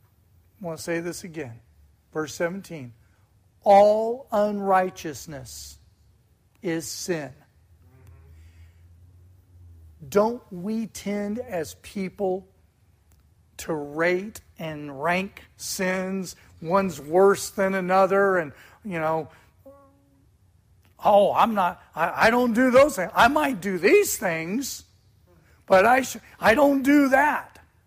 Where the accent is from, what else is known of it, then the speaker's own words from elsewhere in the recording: United States; As an American, I will never submit to the enemy. As an American, as a patriotic American, I will never submit.